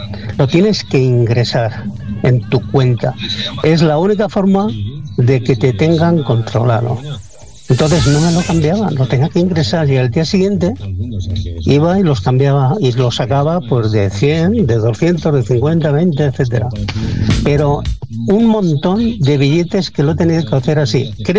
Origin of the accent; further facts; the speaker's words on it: Barcelona, Catalonia, Spain; Yo vengo de Barcelona y he sido financiero hasta que me he jubilado. Ahora estoy jubilado, tengo 70 años.